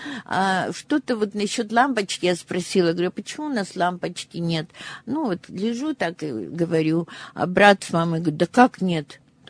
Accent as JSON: {"language": "Russian", "region": "Magadan Oblast", "country": "Russia", "tie": "born or raised there", "said": "мы когда ехали из Магадана в свой поселок, 80 километров, остановился автобус"}